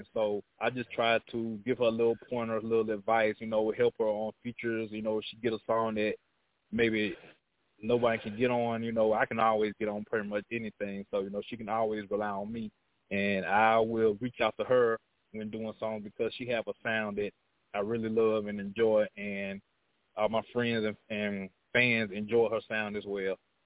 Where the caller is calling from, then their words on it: Jackson, Mississippi, United States; on the feature on that song with … I'm calling from Jackson, Mississippi.